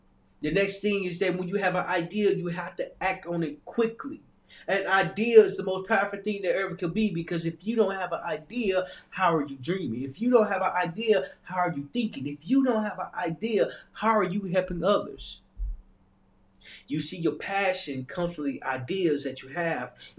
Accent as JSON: {"language": "English", "town": "Little Rock", "region": "Arkansas", "country": "United States", "said": "During that time, I had one different thought process, because I came from a small town. I came from Little Rock, Arkansas."}